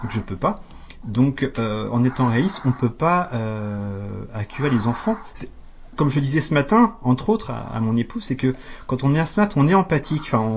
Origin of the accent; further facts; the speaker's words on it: Pays de la Loire, France; donc moi perso, donc je suis de la Sarthe